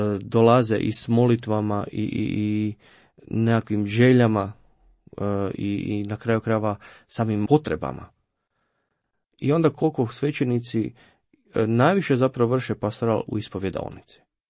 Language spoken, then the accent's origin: Croatian; Marija Bistrica, Krapina-Zagorje County, Croatia; Kao što si već rekao, ja sam iz Marije Bistrice završio u Stenjevcu.